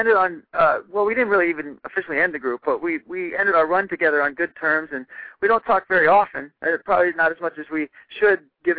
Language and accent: English; Ohio, United States; if you're a down-to-earth guy, you know, I'm from Ohio, all about family.